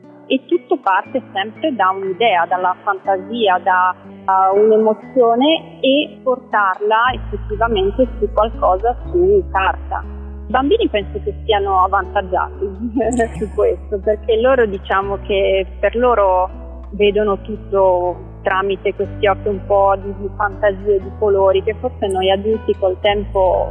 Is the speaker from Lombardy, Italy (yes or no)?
no; Verona, Veneto, Italy; perché io sono nata e vivevo a Verona